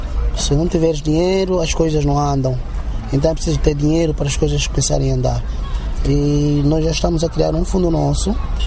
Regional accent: Angola; Cada angolano deve defender a sua identidade de forma firme.

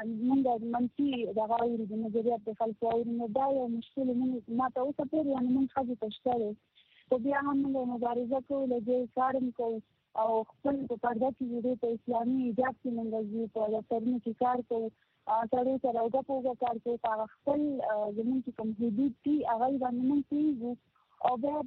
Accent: Nangarhar, Afghanistan; also born or lived in Pakistan; now in Kabul, Afghanistan; زه د ننګرهار ولایت یم او په پلان په کابل کې یم،

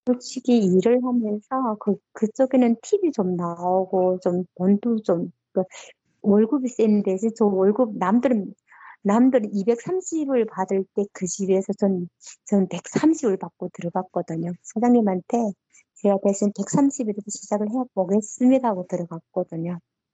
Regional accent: North Korea; accent: North Korean dialect; now in South Korea; 제가 북한 사투리가 나왔나 봐요.

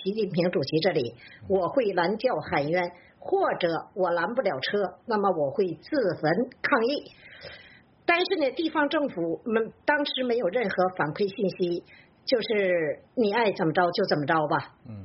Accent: Changchun, Jilin, China; 我是来自吉林省长春市

